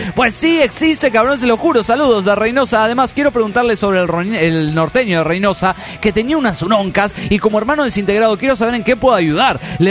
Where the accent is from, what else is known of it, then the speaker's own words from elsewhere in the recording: Potosí, Bolivia; de Potosí, Bolivia.